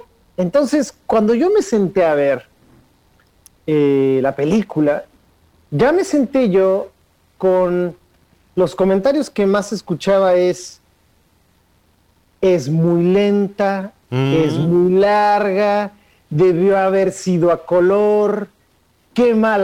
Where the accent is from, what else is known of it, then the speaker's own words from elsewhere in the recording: Mexico; si somos mexicanos, y más o menos crecimos Roberto y yo en las mismas colonias